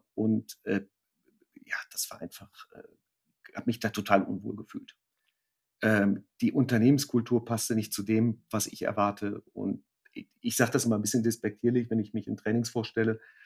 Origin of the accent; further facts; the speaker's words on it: Münster, North Rhine-Westphalia, Germany; wenn ich in Münster bin, wo ich herkomme, wo ich auch total glücklich bin, ist eine ganz tolle Stadt